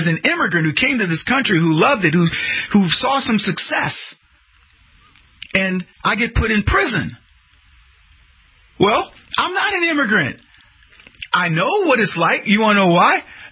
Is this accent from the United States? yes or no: yes; United States; I traveled all these countries, and everywhere I went somewhere, I went, thank God I'm an American.